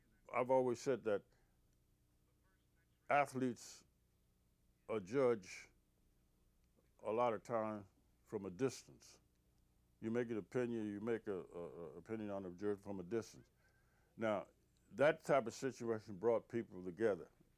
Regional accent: South Carolina, United States; as a kid growing up in South Carolina, the rich people who had the, I think you call them buggies, with the gold on the hubcap and the four horses

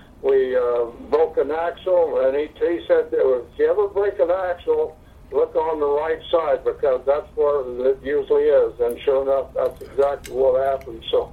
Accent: Meridian, Idaho, United States; born there; I was born in Meridian, Idaho, a little farm community back then. Dairy, there were a lot of ranchers at that time.

